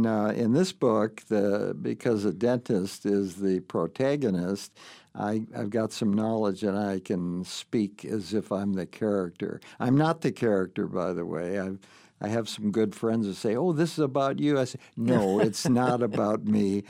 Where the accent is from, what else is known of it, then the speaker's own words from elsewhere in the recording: New York, United States; I was raised in Brooklyn, New York, where if you were Jewish and not named … or Jerry Seinfeld, your parents pushed you hard to become a doctor.